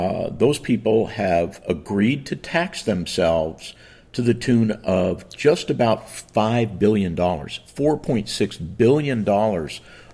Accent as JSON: {"language": "English", "town": "San Francisco", "region": "California", "country": "United States", "tie": "born or raised there", "said": "And I'm born and raised in San Francisco."}